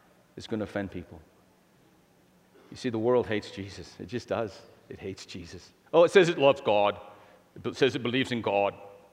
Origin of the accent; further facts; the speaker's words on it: United States; I'm an American.